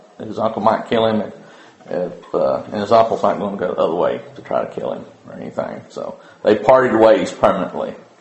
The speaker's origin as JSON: {"language": "English", "region": "Southern United States", "country": "United States", "said": "But I'm from the South, so Laban's easy for me to say."}